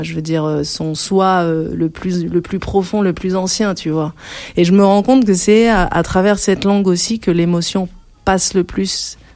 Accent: Algeria; born there; French is a second language; Moi, je suis née en Algérie, c'est la première langue que j'ai parlé.

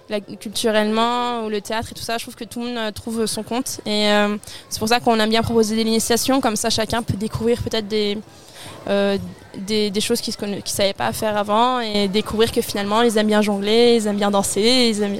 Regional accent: Grenoble, Auvergne-Rhône-Alpes, France; Moi du coup je suis grenobloise d'origine

